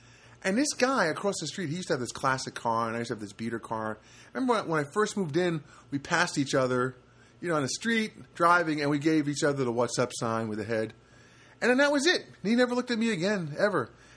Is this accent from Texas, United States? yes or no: no; New Jersey, United States; I grew up in New Jersey. I grew up in a kind of neighborhood where there was a sense of community